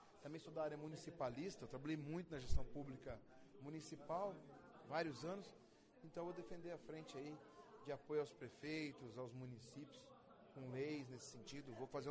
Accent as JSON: {"language": "Portuguese", "town": "Orizona", "region": "Paraná", "country": "Brazil", "lives_now": "Apucarana, Brazil", "said": "Hoje eu moro em Apucarana, cidade a qual é o meu domicílio eleitoral, mas eu sou de Orizona, uma cidade pequenina, ao lado de Maringá"}